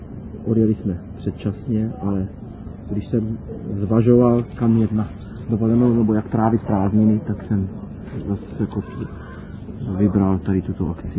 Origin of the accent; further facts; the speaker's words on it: Liberec, Liberec Region, Czechia; vzhledem k tomu, že jsem z Liberce, tak teda to každý rok jako jezdím fest.